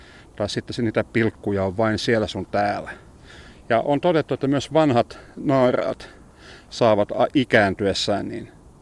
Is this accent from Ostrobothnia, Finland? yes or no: yes; Vaasa, Ostrobothnia, Finland; mä oon itse Vaasasta kotoisin